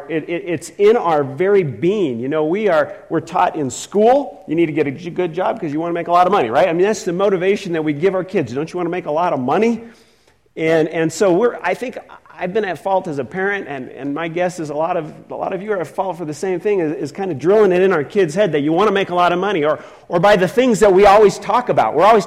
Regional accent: California, United States; You know, when I was young, I grew up in California. And one of the things that I loved to do is go to the beach. We didn't live far from the beach.

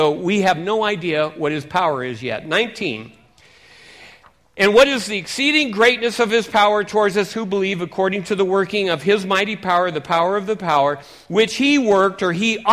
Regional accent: Seattle, Washington, United States; Yes, I have my own latte machine. I'm from Seattle.

